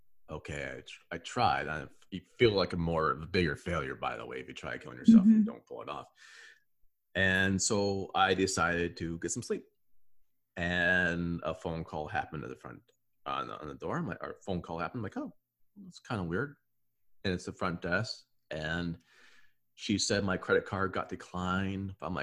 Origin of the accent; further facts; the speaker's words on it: United States; I'm from the States